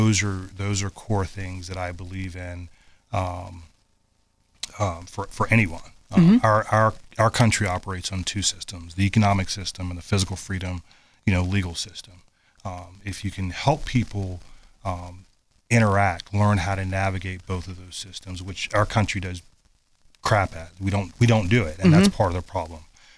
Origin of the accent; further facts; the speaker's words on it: Charlottesville, Virginia, United States; My time growing up in Charlottesville from where we are now, a lot of those things have been pulled away.